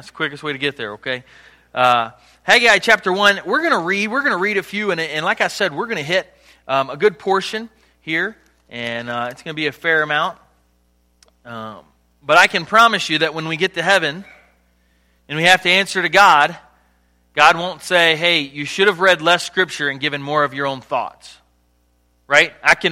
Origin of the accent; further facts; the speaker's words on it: Chesapeake, Virginia, United States; So I grew up in Chesapeake, Virginia, down south, which means we do crazy things like watch NASCAR and drink sweet tea, and that's what people do in the South.